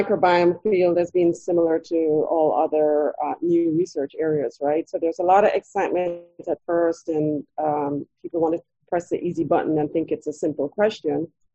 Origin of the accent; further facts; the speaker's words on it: Jamaica; also born or lived in Trinidad and Tobago; I grew up in Jamaica. I did undergrad at the University of the West Indies in Trinidad and Tobago, and then ended up doing a PhD at Cornell.